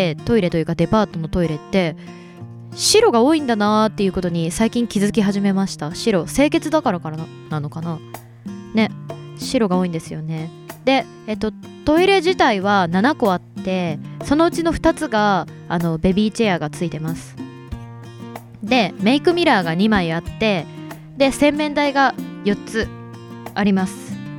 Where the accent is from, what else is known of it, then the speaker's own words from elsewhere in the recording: Hamamatsu, Shizuoka, Japan; 浜松、地元なのになまってしまいました、今静岡県の浜松のライブハウス